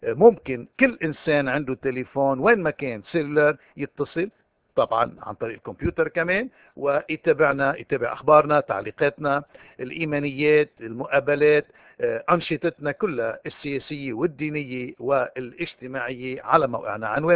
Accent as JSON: {"language": "Arabic", "country": "Lebanon", "said": "ونحن بالخلاصة، نحن كلبنانيين المطلوب منا استعمال وزناتنا، استعمال مواهبنا"}